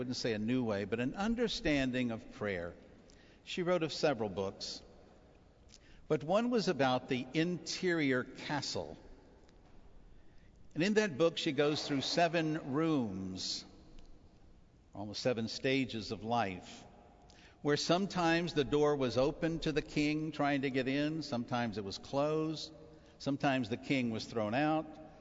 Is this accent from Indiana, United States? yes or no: no; Houston, Texas, United States; I know when I was growing up in Houston, every Christ the King Sunday, we would fly downtown in our cars with our cassocks and surplices as altar boys